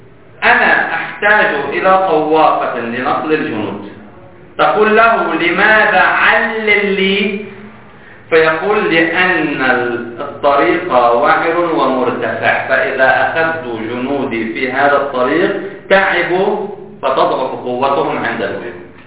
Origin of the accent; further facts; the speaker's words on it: Lebanon; عندنا في لبنان